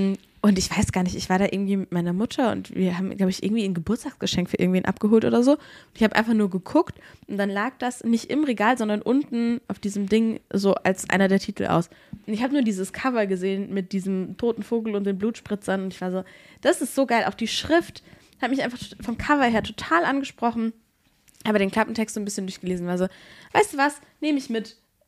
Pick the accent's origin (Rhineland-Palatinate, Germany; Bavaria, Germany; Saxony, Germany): Bavaria, Germany; Aschaffenburg; also ich bin ja in Aschaffenburg groß geworden